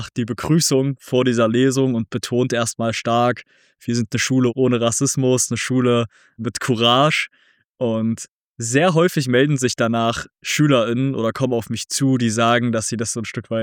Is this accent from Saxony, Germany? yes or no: yes; Zwickau, Saxony, Germany; in meiner Heimatstadt Zwickau, präsent gewesen sind